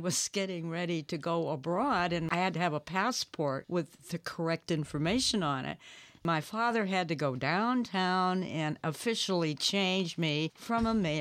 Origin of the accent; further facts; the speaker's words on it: Chicago, Illinois, United States; born there; No, I didn't. I was born in Chicago.